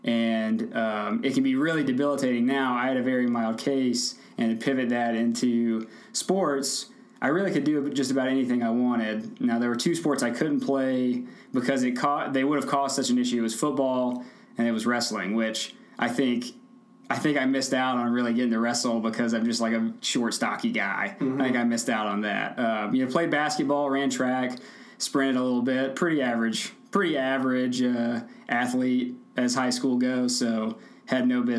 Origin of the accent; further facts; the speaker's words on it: North Carolina, United States; I grew up in Stokes County.